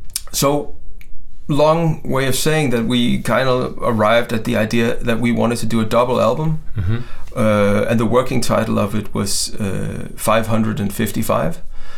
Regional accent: Jutland, Denmark; I'm from Jylland, the Jutland part of Denmark, and we used to have, when it was TV was terrestrial and got beamed, we could watch German TV

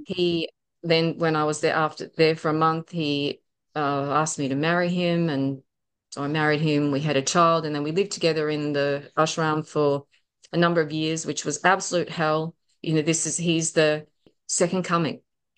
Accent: Australia; born there; I was born in Australia

